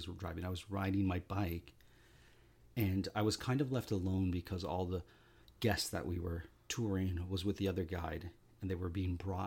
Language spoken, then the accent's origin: English; Canada; we said, well, we're Canadian. That's a Canadian flag.